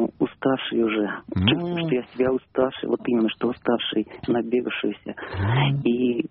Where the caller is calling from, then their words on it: Ivanteyevka, Moscow Oblast, Russia; Я из Ивантеевки.